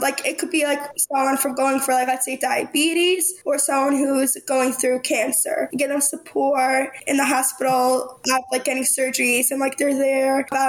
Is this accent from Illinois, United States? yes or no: yes; Chicago, Illinois, United States; I'm from Chicago, Illinois. I am one of 7 siblings.